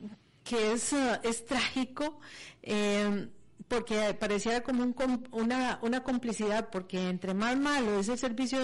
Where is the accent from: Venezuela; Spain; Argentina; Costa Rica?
Costa Rica; como costarricenses, y lo hemos visto en muchos de los estudios de opinión